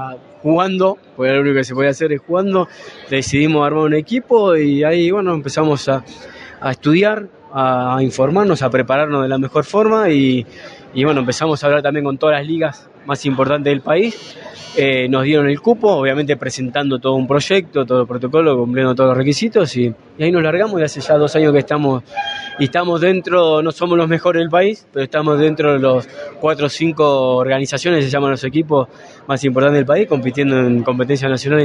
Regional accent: Argentina; nosotros somos 14 millones argentinos

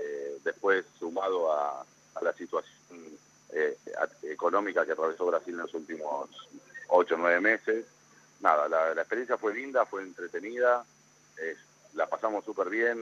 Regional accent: Pinamar, Buenos Aires Province, Argentina; now in Rio de Janeiro, Brazil; soy de Pinamar.

